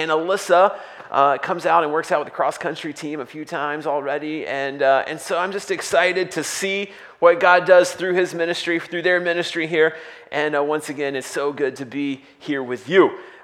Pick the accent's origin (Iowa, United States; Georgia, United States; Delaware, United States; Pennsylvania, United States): Georgia, United States; so I grew up in Northwest Georgia. Small town, a little bit bigger than Paulding, but in Northwest Georgia.